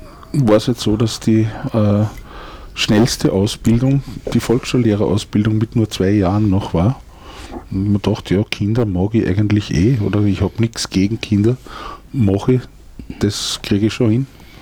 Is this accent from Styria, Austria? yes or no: no; Salzburg, Austria; also born or lived in Upper Austria; Ich bin nicht aus Wien. Ich bin gebürtig in Oberösterreich, aber dacht in Salzburg aufgewachsen.